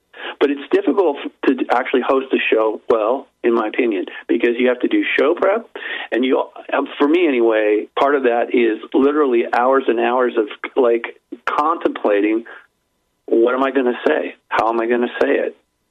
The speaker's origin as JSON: {"language": "English", "region": "California", "country": "United States", "also_born_or_lived": "Rhode Island, United States / Hong Kong", "lives_now": "Florida, United States", "said": "I'm from Southern California, and I've lived in Rhode Island. I've lived in Hong Kong, and now I'm living in Southern Florida."}